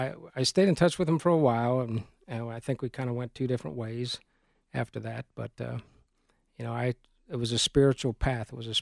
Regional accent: Colorado Springs, Colorado, United States; Well, at 15, I grew up in Colorado Springs

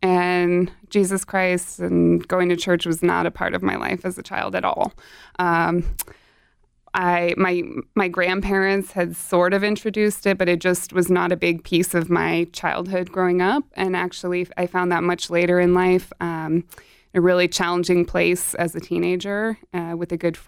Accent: Colorado Springs, Colorado, United States; born there; also born or lived in Germany; I was born in Colorado Springs, but my dad was in the Army, so that means we moved around a lot.

